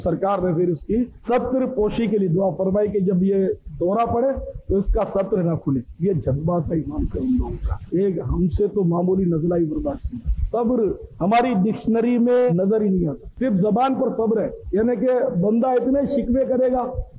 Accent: Karachi, Sindh, Pakistan; born there; ہم لوگ ہندوستان سے آئے ہیں ہجرت کر کے, ہمارے ماں باپ ہم لوگ کو, میں تو یہیں پیدا ہوا کراچی میں

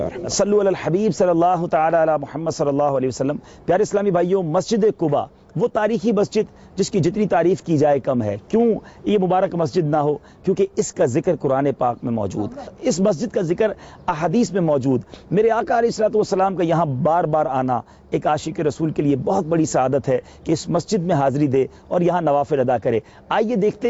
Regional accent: Karachi, Sindh, Pakistan; ہم باب المدینہ کراچی سے ہیں۔

